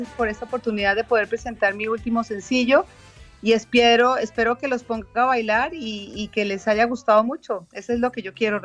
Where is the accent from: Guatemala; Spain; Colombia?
Colombia; moved away; es mi gente, es mi patria, y aunque yo ya me fui hace muchos años, pues sigo siendo súper colombiana.